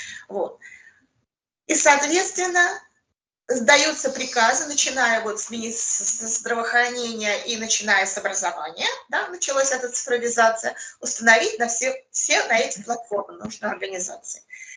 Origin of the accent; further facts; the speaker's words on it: Nizhny Novgorod, Nizhny Novgorod Oblast, Russia; я из Нижнего Новгорода.